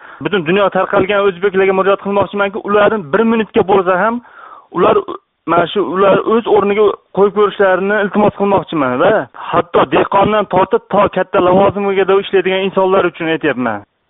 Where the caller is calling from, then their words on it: Prague, Czechia; Men Pragadanman